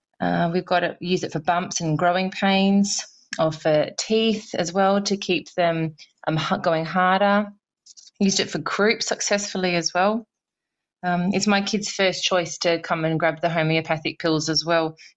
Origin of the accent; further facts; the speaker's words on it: Perth, Western Australia, Australia; I'm from Perth, Australia.